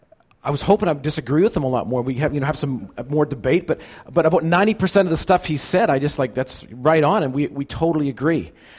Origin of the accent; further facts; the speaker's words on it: Richmond, British Columbia, Canada; I grew up in Richmond in a church called Richmond Bethel, where Al Thiessen was at.